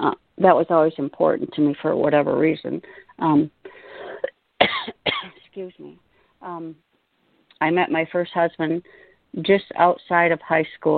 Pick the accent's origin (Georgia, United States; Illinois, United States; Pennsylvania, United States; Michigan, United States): Michigan, United States; Traverse City; I grew up in Traverse City, Michigan, which is in the northern part of lower Michigan, and it's surrounded by Lake Michigan